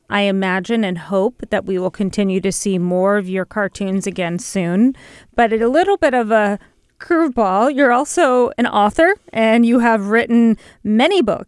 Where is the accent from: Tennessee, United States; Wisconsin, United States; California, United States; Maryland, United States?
California, United States; Los Angeles; I'm from Los Angeles. I went to LAUSD. I'm from Northeast LA.